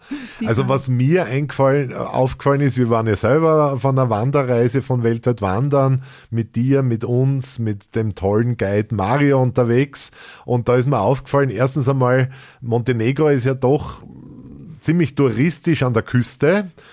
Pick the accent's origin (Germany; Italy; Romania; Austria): Austria; ist ja bei uns in Österreich auch so ähnlich, oder?